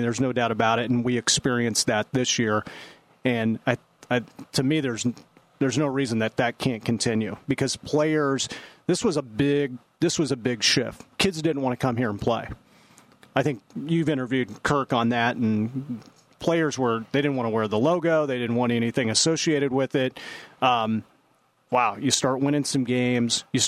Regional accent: Kearney, Nebraska, United States; I mean, I grew up in Kearney, Nebraska. I never grew up with it.

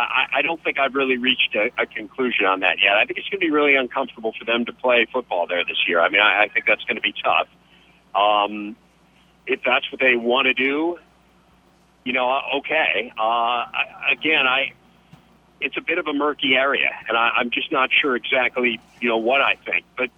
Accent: Chicago, Illinois, United States; You know, I'm a Chicagoan. I was born in downstate Illinois, but moved here when I was three and was raised here and love this place.

